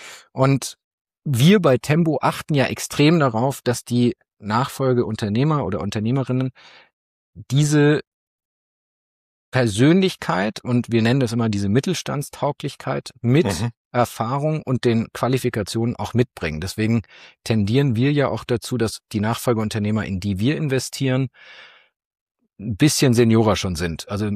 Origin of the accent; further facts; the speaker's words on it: Munich, Bavaria, Germany; now in Hamburg, Germany; Ich komme ursprünglich aus München, ich lebe in Hamburg, habe meine Karriere in München bei einer inhabergeführten Mittelstandsberatung gestartet